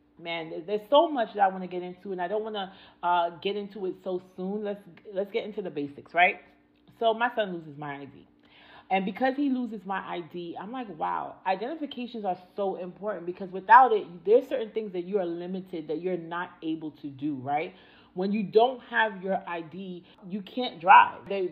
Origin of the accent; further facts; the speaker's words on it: New York, United States; I'm from New York. So when I see another New Yorker, I can identify them either by their accent